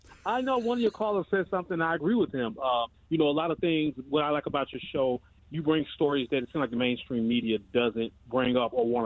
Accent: Philadelphia, Pennsylvania, United States; they were arrested in New York, L.A., my hometown, of course, of Philadelphia.

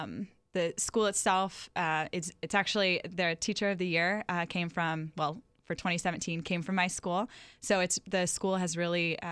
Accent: Muncie, Indiana, United States; I am originally from Muncie, Indiana. So I grew up there, went to college there.

